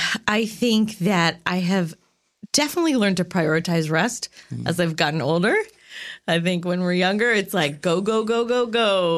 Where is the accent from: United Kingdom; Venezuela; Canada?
Canada; now in Portland, United States; Well, I am originally a Canadian. I relocated to beautiful Portland, Oregon.